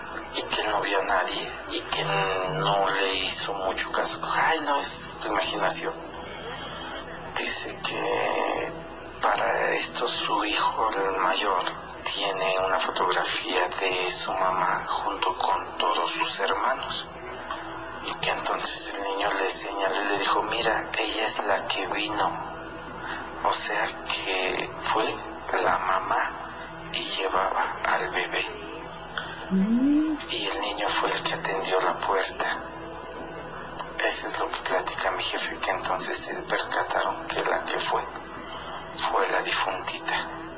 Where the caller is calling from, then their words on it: Pachuca, Hidalgo, Mexico; de Pachuca.